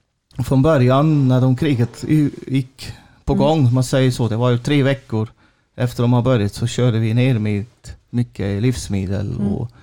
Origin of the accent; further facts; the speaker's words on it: Switzerland; now in Sweden; Ja, alltså det kan ju hända också här i Sverige eller i Tyskland eller hemma i Schweiz.